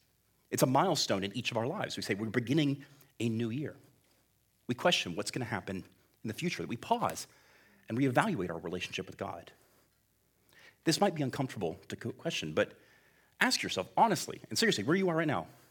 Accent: Ocala, Florida, United States; Over the years, I grew up in Ocala

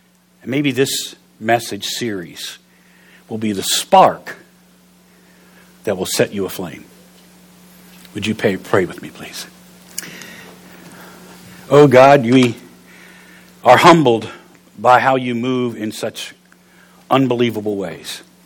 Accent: West Virginia, United States; I'm from West Virginia. I don't deal with that many zeros.

